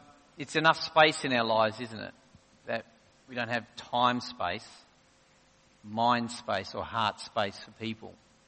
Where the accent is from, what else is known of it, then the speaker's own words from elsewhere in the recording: Adelaide, South Australia, Australia; we people who are born and bred in Adelaide aren't great at shifting our lives